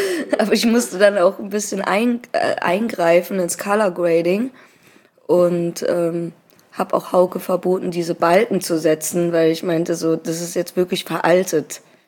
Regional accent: Hamburg, Germany; born or raised there

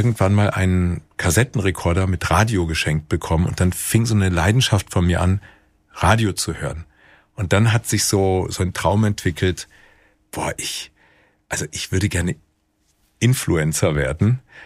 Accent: Stadtallendorf, Hesse, Germany; geboren in Stadt Allendorf, einer überschaubar großen 17.000 Einwohnerstadt mit viel Industrie, mit ganz vielen Türken und ganz vielen Italienern in der Stadt aufgewachsen.

